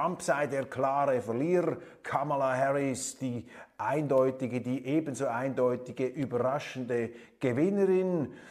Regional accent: Switzerland; Da müssen wir immer wieder dankbar sein als Schweizer, dass wir solche Firmen haben.

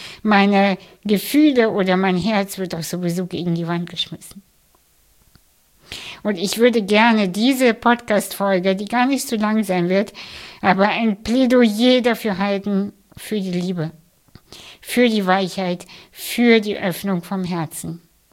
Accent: Hamburg, Germany; Ich komme aus Hamburg und in Hamburg, in meinem Viertel, lächeln die Menschen wenig.

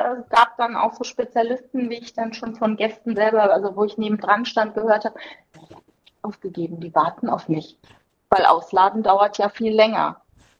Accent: Rhineland-Palatinate, Germany; damals in der Nähe von Mainz gewohnt. Also ich bin in der Nähe von Mainz aufgewachsen

